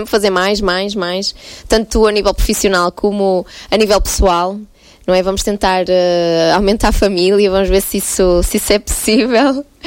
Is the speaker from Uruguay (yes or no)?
no; Mozelos, Aveiro, Portugal; Eu sou natural de Moselos, mas estou aqui há 10 anos e já sinto que estou aqui desde sempre